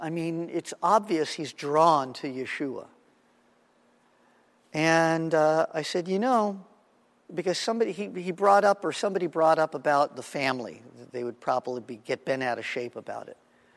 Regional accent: Los Angeles, California, United States; I'm a kid from Los Angeles. What do I know about snares?

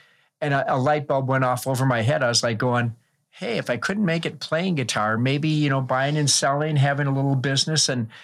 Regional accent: Marshfield, Wisconsin, United States; now in La Crosse, United States; Well, I was born and raised in Marshfield, Wisconsin, moved to La Crosse when I was 21, worked various jobs.

